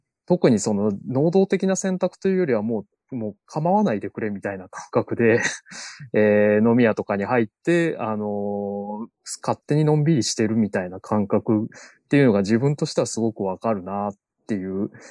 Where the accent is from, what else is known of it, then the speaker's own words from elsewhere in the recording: Saitama, Japan; もともと僕も埼玉出身なので